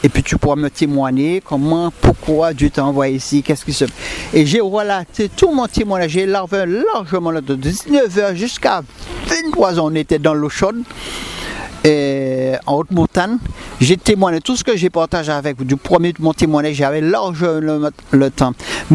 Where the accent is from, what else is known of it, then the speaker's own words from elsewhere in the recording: Martinique; je viens de la Martinique